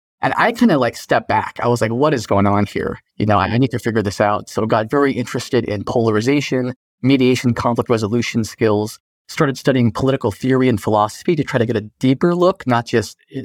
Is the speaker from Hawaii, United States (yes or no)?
yes; Kona, Hawaii, United States; I grew up on the Big Island of Hawaii on the Kona side. But my mom is a Buddhist minister, so I grew up in a Japanese Zen Buddhist temple called Daifukuji.